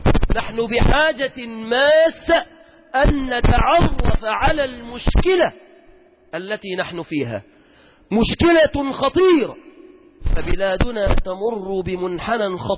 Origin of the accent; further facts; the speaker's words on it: Egypt; اللهم احفظ بلادنا مصر